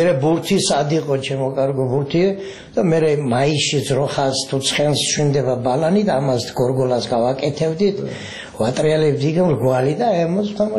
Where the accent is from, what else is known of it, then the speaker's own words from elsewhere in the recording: Mukhurcha, Samegrelo-Zemo Svaneti, Georgia; დავიბადე სოფელ მუხურჩაში, მარტვილის რაიონი. ვიზდებოდი ჩვეულებრივად, როგორც ყველა ბავშვები იზრდება სოფელში